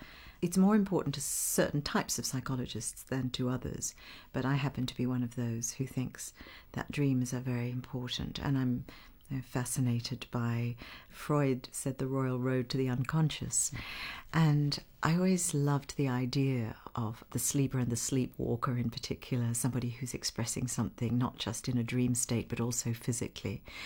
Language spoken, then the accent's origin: English; Australia; And of course, I grew up in Australia. I'm an Australian citizen.